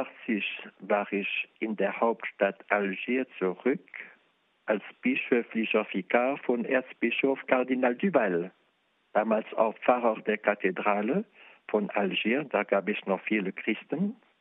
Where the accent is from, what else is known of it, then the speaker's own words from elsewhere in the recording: Neunkirchen, Grand Est, France; born there; German is a second language; 1936 bin ich als Franzose in Lothringen geboren, in Neunkirchen bei Sargemünd. Dann wurde ich Deutsch und dann wieder Franzose nach dem Weltkrieg.